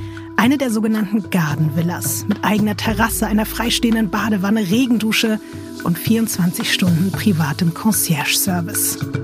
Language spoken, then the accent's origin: German; Berlin, Germany; Also von Berlinerin zu Berlinerin kann ich dir sagen